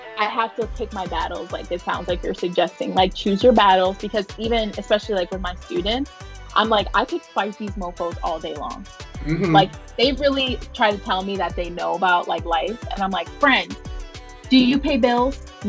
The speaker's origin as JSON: {"language": "English", "town": "New York City", "region": "New York", "country": "United States", "said": "So one of my many hats is that I'm from Uptown Manhattan, and, you know, I only spent a short amount of time, like, living there physically"}